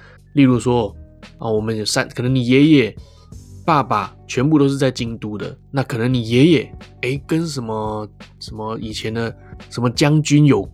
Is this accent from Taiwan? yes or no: yes; Taiwan; 对啊，我是外国人，我是从台湾来的。